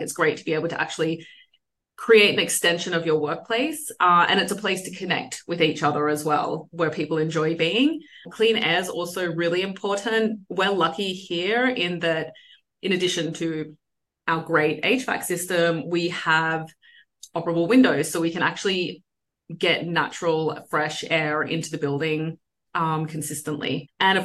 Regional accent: Australia; moved away as an adult; now in New York, United States; you'll hear that I'm Australian, but so I came to New York 9 years ago, and with an Australian firm.

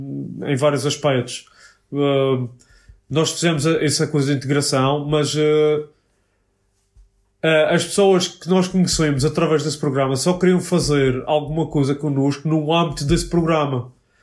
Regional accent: Portugal; moved away as an adult; Sim, vim de Portugal, sim, sou enfermeiro, sim, não sei o quê. Sim, Portugal.

